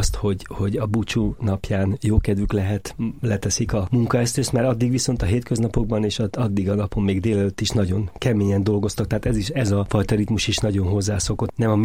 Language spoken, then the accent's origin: Hungarian; Pomáz, Pest, Hungary; Budapest mellett egy kis faluban, Pomázon nőttem fel, ami már persze akkor sem volt olyan pici falu, mert egy 8-10 ezer ember legalább lakta az én gyerekkoromban is a 60-as évek elején.